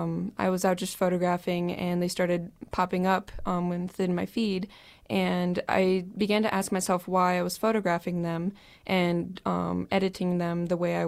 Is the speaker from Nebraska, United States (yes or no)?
yes; Norfolk, Nebraska, United States; also born or lived in Hastings; now in Spearfish, United States; I'm originally from Hastings, Nebraska, okay. But we moved when I was a kid to Norfolk, and that's where I've lived my whole life until moving to Spearfish.